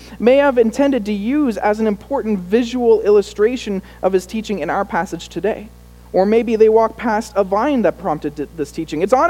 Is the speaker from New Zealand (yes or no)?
no; Ottawa, Ontario, Canada; Where are you from? I'm from Ottawa.